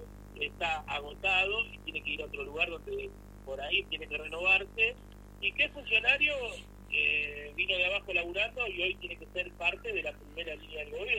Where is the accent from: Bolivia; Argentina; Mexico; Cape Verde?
Argentina; porque somos parte de la Argentina.